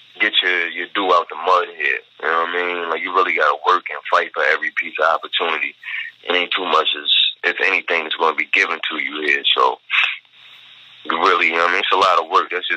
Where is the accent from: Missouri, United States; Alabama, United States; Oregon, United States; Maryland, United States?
Maryland, United States; Baltimore; I'm from Baltimore, bro.